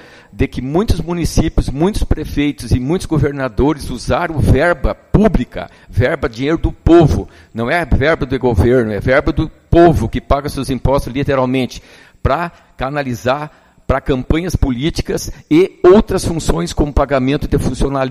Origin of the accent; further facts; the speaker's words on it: Rio Grande do Sul, Brazil; Eu acho que nós, como gaúcho, quando a gente é homem, a gente tem que honrar o fio de bigode.